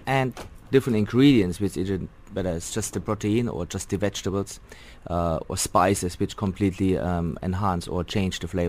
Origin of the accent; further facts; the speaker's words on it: Germany; English is a second language; Well, I'm from Germany